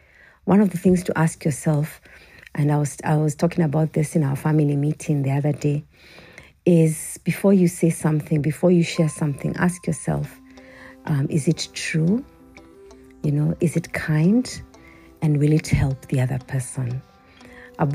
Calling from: Nairobi, Kenya; Here in Kenya, I'm shooting this from Nairobi, Kenya

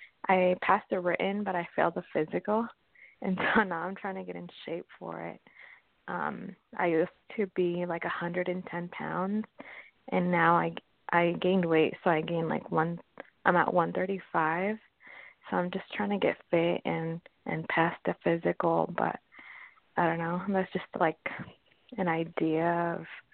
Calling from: Washington, United States; From Washington State.

